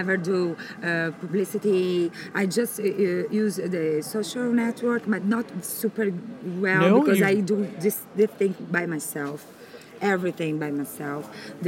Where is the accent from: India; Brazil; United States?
Brazil; English is a second language; Because I'm from Brazil. I'm half Japanese and half Brazilian.